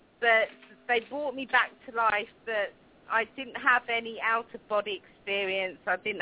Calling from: United Kingdom

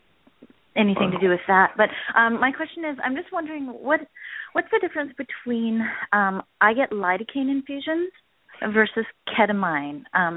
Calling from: British Columbia, Canada; I'm calling from Canada, and I live in northern BC, and we don't have a pain clinic

